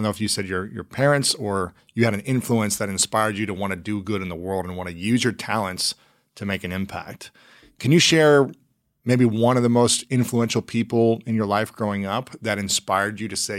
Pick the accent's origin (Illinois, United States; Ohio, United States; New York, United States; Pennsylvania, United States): Ohio, United States; also born or lived in St. Louis, United States; Yeah, I'm from Ohio, but I lived in St. Louis